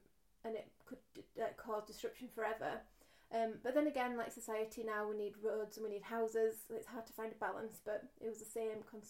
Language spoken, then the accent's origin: English; Yorkshire and the Humber, United Kingdom; So, we're both from South Yorkshire.